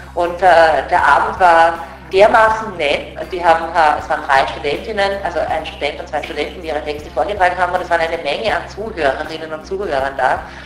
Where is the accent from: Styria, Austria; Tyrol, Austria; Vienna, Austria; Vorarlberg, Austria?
Vienna, Austria; Und ich als Wienerin zum Beispiel, ich mache das natürlich auch in meinen Kursen.